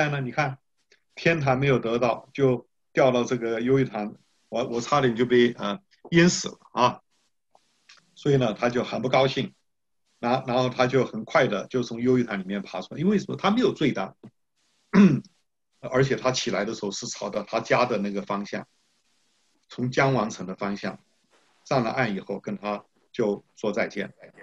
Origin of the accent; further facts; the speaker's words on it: Taiwan; 像我小的时候住在基隆河边呢，基隆河跟暖江的交口啊